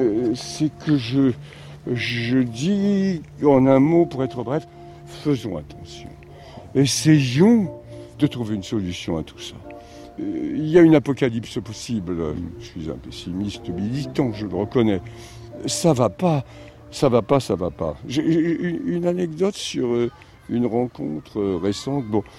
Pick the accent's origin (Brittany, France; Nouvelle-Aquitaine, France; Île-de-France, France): Brittany, France; accent: Breton; je retrouve mon accent breton d'origine